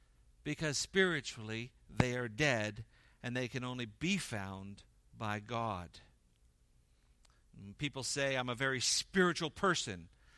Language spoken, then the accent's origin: English; Seal Beach, California, United States; When I was growing up, I grew up a couple hours south of here. I grew up in Orange County, a little town called Seal Beach.